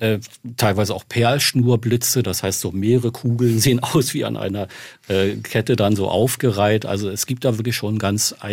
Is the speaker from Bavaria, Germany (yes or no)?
no; Brandenburg, Germany; die Vegetation ist jetzt so weit, wie es vor 40 Jahren, als ich noch jung war, im April war bei uns in Brandenburg.